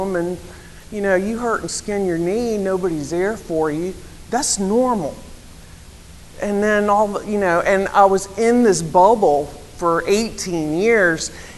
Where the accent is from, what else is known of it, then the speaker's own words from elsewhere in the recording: Virginia, United States; moved away as an adult; So, my background is, I'm originally from Virginia, transplanted to Atlanta for college. From a Jewish family, very traditional, 2 older brothers, we were all adopted.